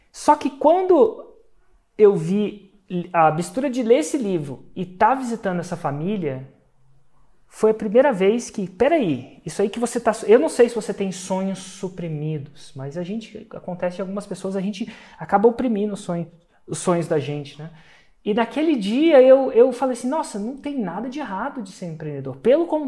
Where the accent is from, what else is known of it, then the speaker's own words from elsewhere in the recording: Brasília, Federal District, Brazil; E eu sou de Brasília, isso não é incomum, essa narrativa.